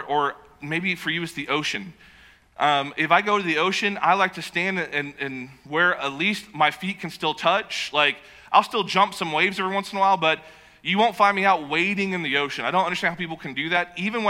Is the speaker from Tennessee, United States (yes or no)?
yes; Knoxville, Tennessee, United States; moved away as an adult; growing up in the South, I born and raised in Knoxville, and it's yes, ma'am, no, ma'am, yes, sir, no, sir. And like you would help people if they needed help. And so in my early 20s, I moved to California